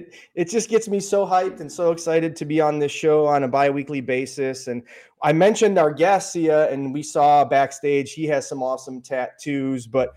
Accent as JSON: {"language": "English", "town": "Chicago", "region": "Illinois", "country": "United States", "accent": "Chicago", "said": "I just speak fast and I'm from Chicago and we have a little bit of an accent."}